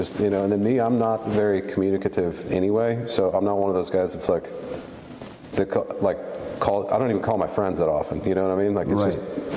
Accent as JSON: {"language": "English", "region": "Texas", "country": "United States", "tie": "born there", "also_born_or_lived": "Chicago / California / Ohio", "said": "and then I was born in Texas. We moved around a little bit when I was a kid, but it was like Chicago, California, and Texas"}